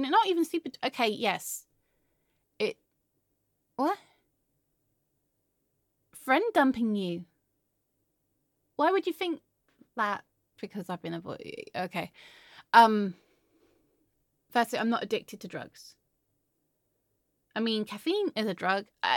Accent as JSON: {"language": "English", "region": "England", "country": "United Kingdom", "said": "It's just more like an affinity for tea because I'm English."}